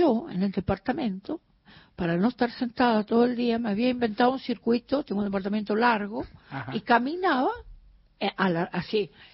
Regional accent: Corrientes, Argentina; en la música de mi tierra, en las formas, distintas formas musicales que tiene no solamente el chamamé sino otras, como la giodoble, como la canción correntina

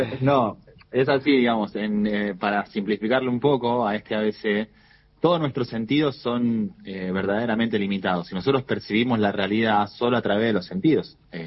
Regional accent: Rosario, Santa Fe, Argentina; Estudié en Rosario, claro, sí, yo soy de Rosario, vivo acá.

